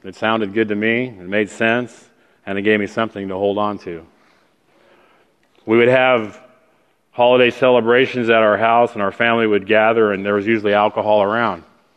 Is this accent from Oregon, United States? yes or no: yes; Salem, Oregon, United States; born there; I was born in Salem, Oregon on April 17, 1961